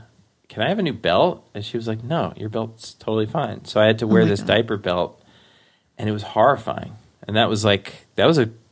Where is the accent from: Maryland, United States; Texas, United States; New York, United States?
New York, United States; Forest Hills; because we had moved actually, I grew up in Forest Hills. We moved to Whitestone, which is another part of Queens.